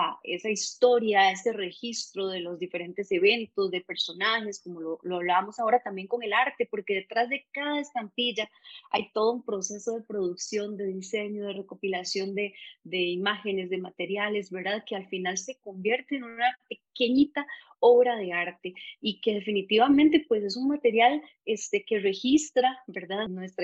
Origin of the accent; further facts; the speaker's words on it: Costa Rica; Todo eso que nos identifica como costarricenses.